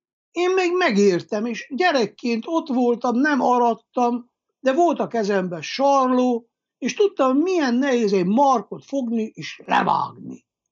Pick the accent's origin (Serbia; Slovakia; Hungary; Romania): Romania; Székely Land; Emlékszem én, hogy 59-ben születtem, 64-ben volt a kollektivizálás. De ugye a Székelyföldre, mire eljutott, 65-66, mert nagy fiú voltam.